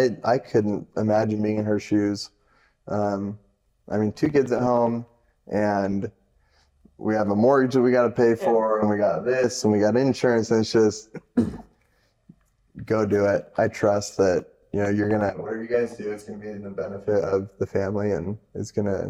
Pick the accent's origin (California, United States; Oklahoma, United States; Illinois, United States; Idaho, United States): Idaho, United States; especially growing up in Idaho, grew up in a bubble. I mean, we left our door unlocked, left the keys in the truck.